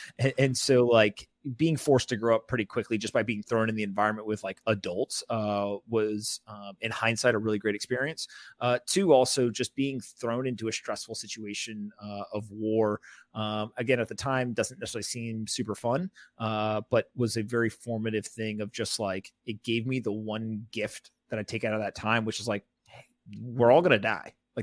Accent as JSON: {"language": "English", "town": "Raleigh", "region": "North Carolina", "country": "United States", "tie": "born or raised there", "also_born_or_lived": "South Florida", "said": "Yeah, I mean, I grew up in Raleigh, North Carolina. I was born in South Florida, but moved when I was, I don't know, 8, 9 years old to North Carolina."}